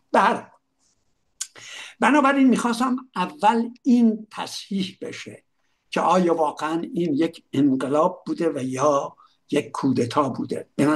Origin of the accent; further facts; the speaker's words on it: Iran; moved away; سالهای سال بعد از اینکه من از ایران بیرون اومدم